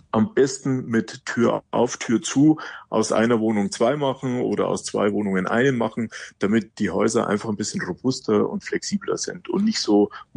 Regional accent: Munich, Bavaria, Germany; Ich bin ja aus München

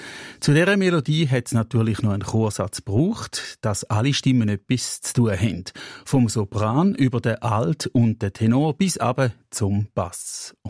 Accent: Switzerland; Gerade bei uns in der Schweiz ist es fast logisch, dass ein Chor aus ein oder ander Lied auf Französisch im Repertoire hat.

